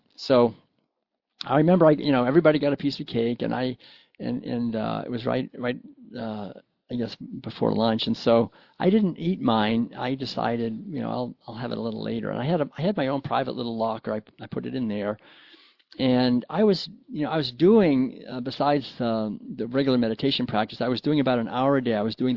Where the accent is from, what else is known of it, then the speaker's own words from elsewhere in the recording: United States; I was from the United States.